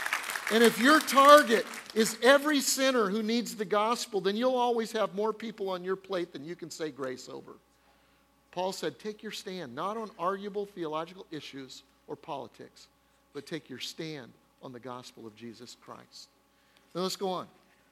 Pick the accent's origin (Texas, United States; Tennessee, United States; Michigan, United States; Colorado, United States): Colorado, United States; Denver; I brought a friend of mine that I grew up with back in Denver, Colorado